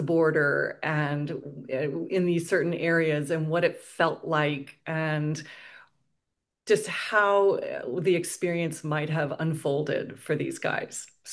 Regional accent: Coronado, California, United States; It was idyllic. It was like an era and a place that I don't think will ever be replicated, because we rode our bikes around all over town. We went to the beach all day. We played in the surf.

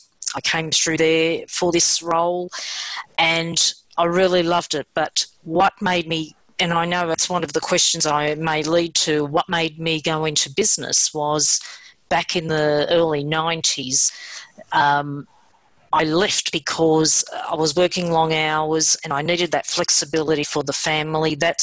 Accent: Australia; born there; I was born in Australia. My mother and father came on the boat in the early 60s, as the immigrants did. And my mother's background is she's from Greece on the island of Crete.

